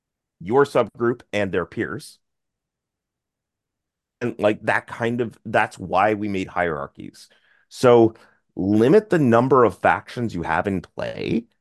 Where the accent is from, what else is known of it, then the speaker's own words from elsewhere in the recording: Canada; because I'm Canadian, eh?